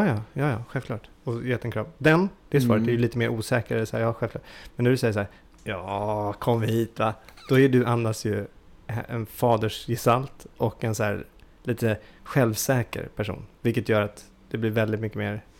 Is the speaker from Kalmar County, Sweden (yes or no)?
no; Djursholm, Stockholm County, Sweden; Jag är 43 år gammal. Jag kommer från Djursholm.